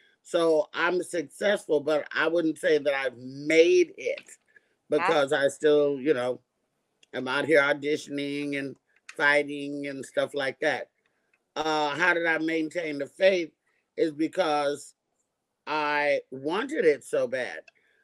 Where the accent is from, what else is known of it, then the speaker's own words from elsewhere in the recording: Oakland, California, United States; I grew up in Oakland, but I was educated in Castro Valley, California, which is a suburb of Oakland, 90% white.